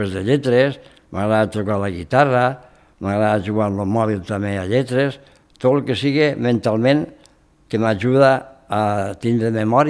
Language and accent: Catalan; Tortosa, Catalonia, Spain; also born or lived in El Perelló; Jo sóc de Tortosa.